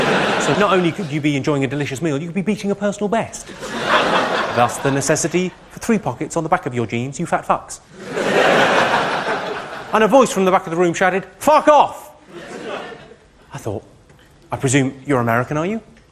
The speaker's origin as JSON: {"language": "English", "town": "Slough", "region": "South East England", "country": "United Kingdom", "tie": "born or raised there", "said": "I grew up in Slough in the 1970s."}